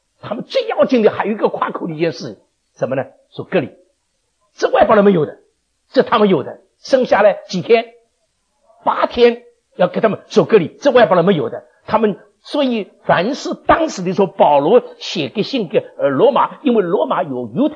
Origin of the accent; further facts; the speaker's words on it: China; 那尤其是像我们从大陆来的啊